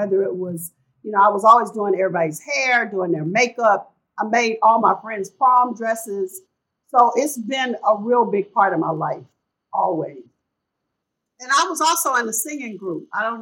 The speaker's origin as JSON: {"language": "English", "town": "Galveston", "region": "Texas", "country": "United States", "tie": "born or raised there", "said": "Well, I mean, I was the youngest of seven, and our lives really centered a lot around the beach, because Galveston, a lot of people don't know it, but it"}